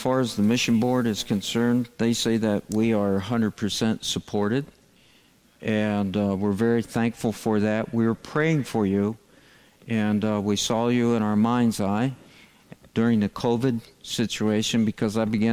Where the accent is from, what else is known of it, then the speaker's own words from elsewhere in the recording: United States; But I know, because I'm American myself, even when he's at coffee, he's still at work.